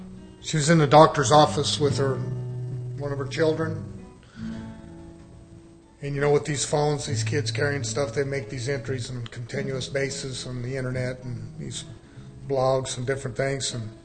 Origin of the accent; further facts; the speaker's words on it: United States; I can speak as an American. I can say we Americans are spoiled people.